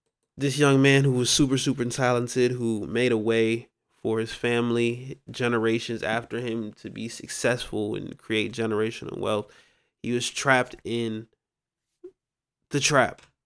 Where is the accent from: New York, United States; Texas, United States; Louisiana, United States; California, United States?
Louisiana, United States; because growing up in Louisiana is just it's full of crime, it's full of just poverty.